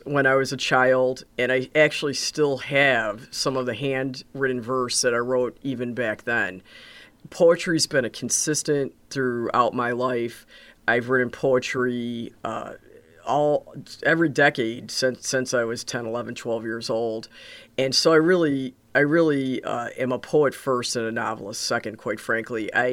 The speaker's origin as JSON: {"language": "English", "town": "Crystal Lake", "region": "Illinois", "country": "United States", "tie": "born or raised there", "said": "Again, having grown up here, so I was raised in Crystal Lake and attended St. Thomas Grade School and then Marion Central for high school. I really love the Fox River Valley area"}